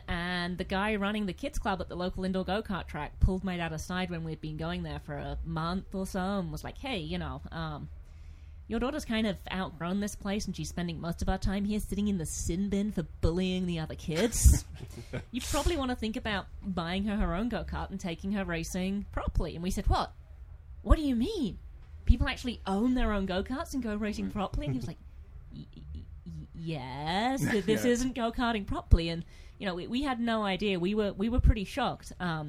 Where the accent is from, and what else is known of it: England, United Kingdom